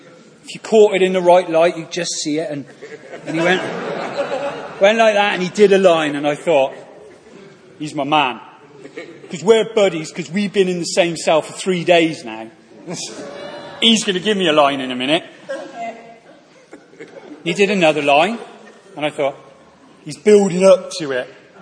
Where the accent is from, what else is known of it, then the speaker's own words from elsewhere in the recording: South West England, United Kingdom; I grew up in the West Country.